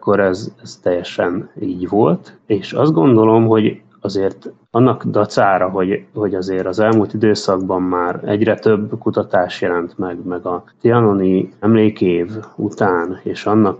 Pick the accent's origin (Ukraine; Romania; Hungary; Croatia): Hungary; Szentes, Csongrád-Csanád; now in Budapest, Hungary; Szentesi vagyok, ott is nőttem föl, ott éltem 25 évig, miután a fővárosba kerültem